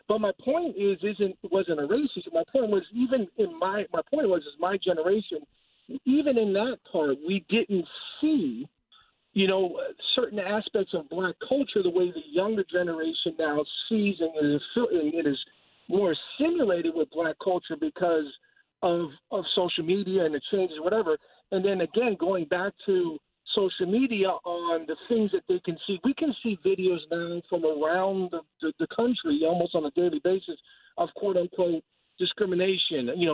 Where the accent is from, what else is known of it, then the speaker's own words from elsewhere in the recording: Miami, Florida, United States; and then I grew up in Miami. We went downtown to go shopping for shoes.